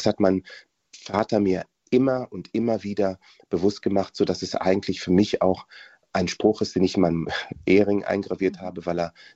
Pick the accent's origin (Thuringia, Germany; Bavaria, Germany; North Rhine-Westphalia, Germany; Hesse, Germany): North Rhine-Westphalia, Germany; Bonn; born there; Ja, tatsächlich bin ich 1970 in Bonn geboren und war 71 hier.